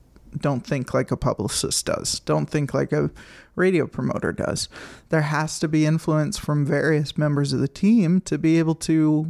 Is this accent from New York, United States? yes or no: no; Rhode Island, United States; all I know about him growing up in Rhode Island is